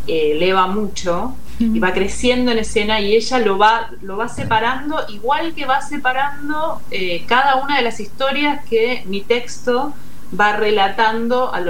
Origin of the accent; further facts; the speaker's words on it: Lanús, Buenos Aires Province, Argentina; Yo crecí en un barrio en Lanús